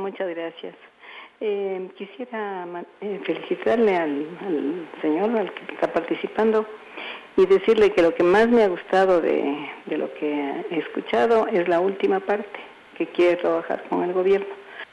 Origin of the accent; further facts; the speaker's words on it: Ecuador; una aspiración como ecuatoriana, de que verdaderamente el Ecuador pueda ser un país con educación